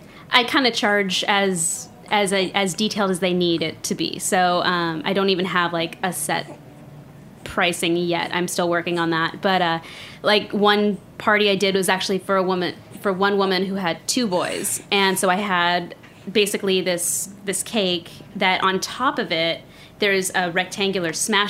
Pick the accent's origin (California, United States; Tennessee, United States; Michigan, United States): California, United States; Arcadia; But I grew up in Arcadia, California.